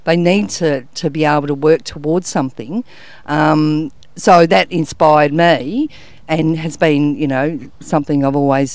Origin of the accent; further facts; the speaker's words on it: Geelong, Victoria, Australia; Yeah, I am born and bred in Geelong. I grew up in Corio, in a family of six kids.